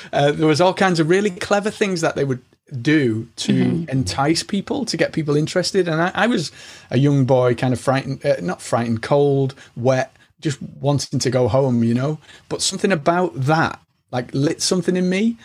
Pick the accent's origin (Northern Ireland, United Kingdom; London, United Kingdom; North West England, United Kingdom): North West England, United Kingdom; Liverpool; So I'm from Liverpool, England